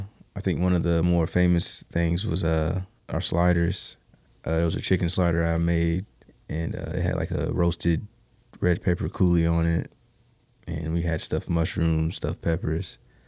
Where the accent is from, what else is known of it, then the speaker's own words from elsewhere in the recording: Evansville, Indiana, United States; also born or lived in Providence, Rhode Island / Charlotte, North Carolina; So I grew up here in Evansville. I left for college.